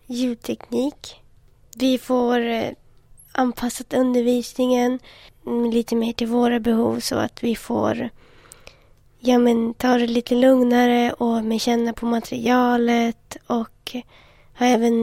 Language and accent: Swedish; Arvidsjaur, Norrbotten County, Sweden; Jo, jag kom från Arvidsjaur.